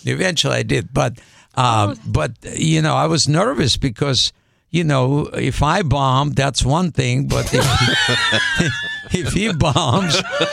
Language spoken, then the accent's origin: English; Ukraine; English is a second language; now in United States; I'm originally from Ukraine.